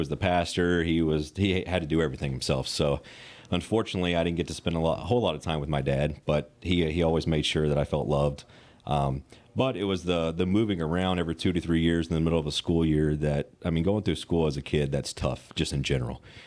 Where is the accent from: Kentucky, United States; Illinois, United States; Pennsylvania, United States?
Kentucky, United States; So I grew up in Western Kentucky.